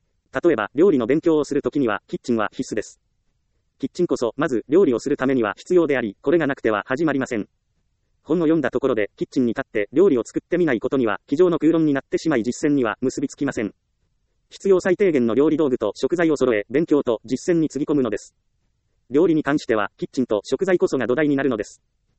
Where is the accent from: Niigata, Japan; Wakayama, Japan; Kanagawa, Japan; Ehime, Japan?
Ehime, Japan; now in Tokyo, Japan; もともとは愛媛県の田舎出身ですが、本当に田舎で何もないのです。刺激がないため、逆に成長が難しいことに気づいた私は、物とお金と人が集まる東京へやってきました。私は今、三軒茶屋に住んでいます。